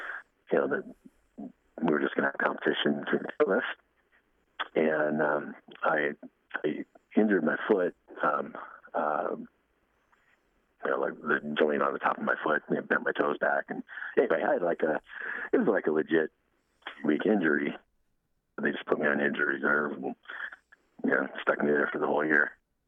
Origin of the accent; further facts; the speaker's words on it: Seattle, Washington, United States; Born and raised in Seattle, and I always wanted to go to University of Washington